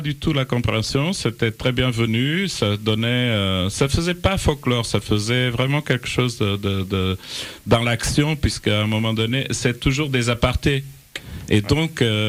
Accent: Portugal; French is a second language; Je suis portugais, donc j'ai un autre regard sur l'Afrique, un peu différent de celui des Français.

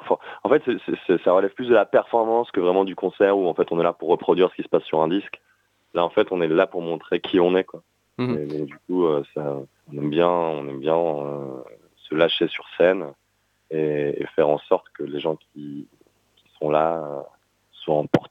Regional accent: Paris, Île-de-France, France; parce que nous on vient des quartiers périphériques de Babylone, de Paris.

